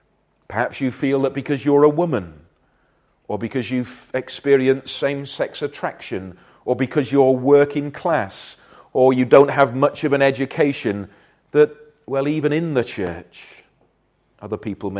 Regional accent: Wales, United Kingdom; I'm a passionate Welshman, but although I was born in Wales, I don't speak Welsh, and my parents are both English.

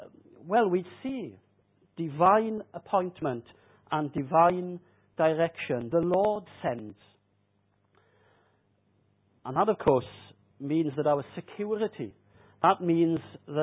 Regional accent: Japan; yes, I was brought up in Japan.

